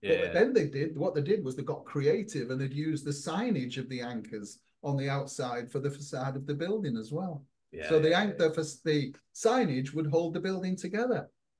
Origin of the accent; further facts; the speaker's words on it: England, United Kingdom; I'm an Englishman. I ain't got a clue.